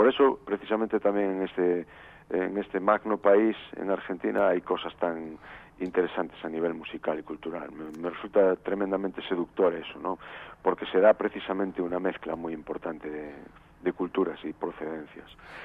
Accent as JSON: {"language": "Spanish", "region": "Galicia", "country": "Spain", "said": "decimos que somos gallegos de Galicia, claro, de la Galicia de verdad."}